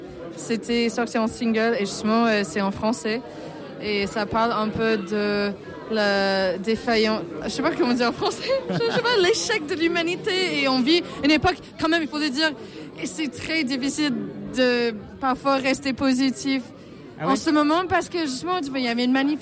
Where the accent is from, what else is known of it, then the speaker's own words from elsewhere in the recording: United States; French is a second language; now in France; Parce que je suis américaine, mais ça fait 10 ans que je suis en France